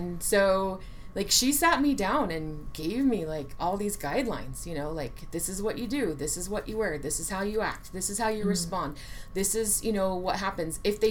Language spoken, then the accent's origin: English; California, United States; moved away as an adult; now in Seattle, United States; I grew up in California, and I started my addiction really in California.